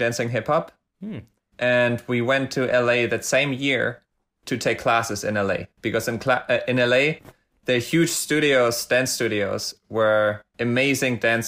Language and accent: English; Hamburg, Germany; I'm from Hamburg, which means I'm a hamburger. And yeah, it's in the north of Hamburg.